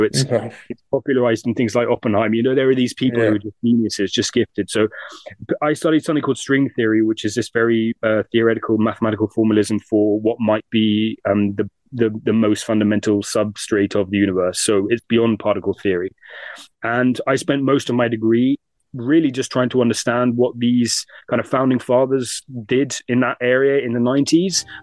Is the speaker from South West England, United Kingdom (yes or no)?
no; Guildford, South East England, United Kingdom; also born or lived in Highbury; So I'm from Guildford in Surrey. Mm-hmm. I was born in Highbury, so okay.